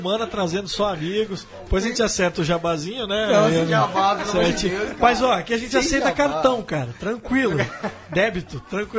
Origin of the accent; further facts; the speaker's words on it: Praia Grande, São Paulo, Brazil; also born or lived in Santos; Sou de Praia Grande, nasci em Santos, mas vivi em Praia Grande a minha infância toda.